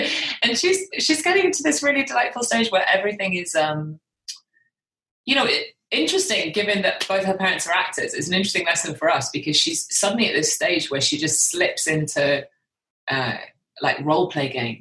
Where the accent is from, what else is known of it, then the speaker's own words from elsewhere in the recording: United Kingdom; accent: British; I think because of my accent, because I'm the anomaly in my family. I'm the one with the British accent.